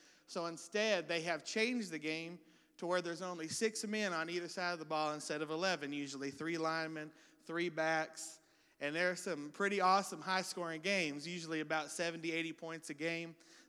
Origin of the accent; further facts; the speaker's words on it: Texas, United States; when I was a kid growing up in Texas